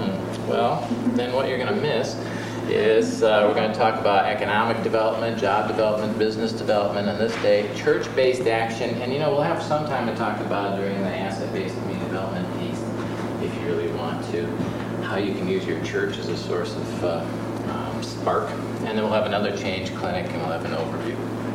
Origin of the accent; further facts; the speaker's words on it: Chicago, Illinois, United States; now in Decorah, United States; I'm born and raised in Chicago. We now live in Decorah, Iowa, so I've made a complete switch to the rural scene.